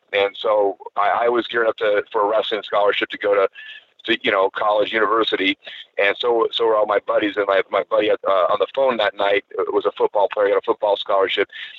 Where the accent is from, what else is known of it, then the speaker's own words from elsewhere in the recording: Hayward, California, United States; born there; Well, I was born in Hayward, California. And, you know, I was just born there. We moved around everywhere.